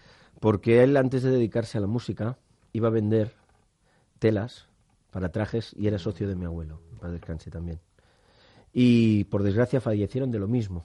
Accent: Barcelona, Catalonia, Spain; yo soy del barrio de Gracia

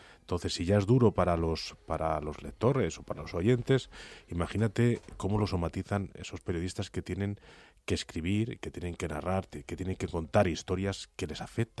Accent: Guadalajara, Castilla-La Mancha, Spain; now in Madrid, Spain; del regreso del Madrid a Guadalajara, mi tierra natal, para estar con mi padre

